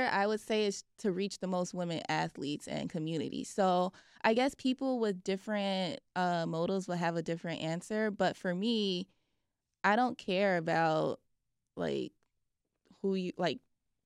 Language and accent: English; Chicago, Illinois, United States; as like a Chicagoan, he's someone that creatives, I feel like all young creatives have looked up to at some point.